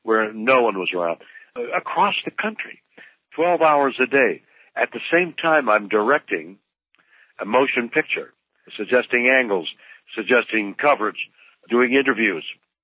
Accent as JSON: {"language": "English", "country": "Canada", "lives_now": "United States", "said": "I came from Canada, and I was too young to go to the Second World War, and by the time I came down here, too old to go to Vietnam."}